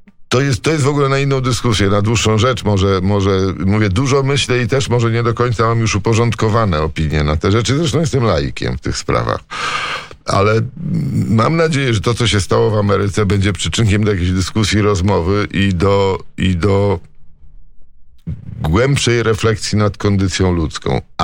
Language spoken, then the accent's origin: Polish; Warsaw, Masovian Voivodeship, Poland; jako że się wychowałem tutaj w Warszawie.